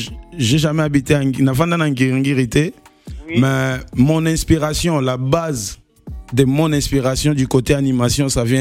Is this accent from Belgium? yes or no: no; Kinshasa, DR Congo; Non, moi, je suis né à Kinshasa. Je suis né à Kinshasa, à l'hôpital Mama Emouna Kave. Et grandi à Lemba, Lemba Terminis.